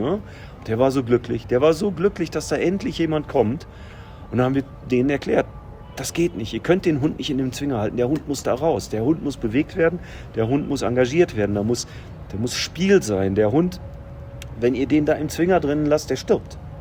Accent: Germany; Und dann habe ich gesagt, ich bin aber kein Amerikaner, ich bin Deutscher.

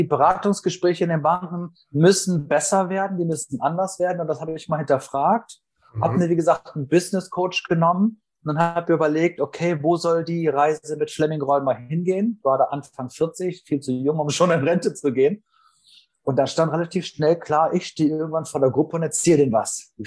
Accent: Northern Germany, Germany; Ne? Wer den Vornamen schon hat, dänischer Vorname, muss ich natürlich ein Nordlicht sein. Also komme aus Norddeutschland, bin 49 Jahre alt.

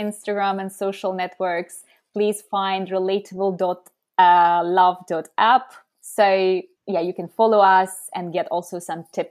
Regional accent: Russia; now in France; because I'm originally from Russia and it's a very gendered culture. So being in France

